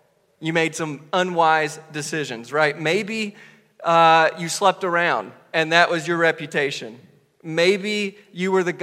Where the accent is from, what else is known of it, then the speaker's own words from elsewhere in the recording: Robbinsville, United States; you know that I grew up here in Robbinsville. And I'm very thankful for that. This is obviously a small town.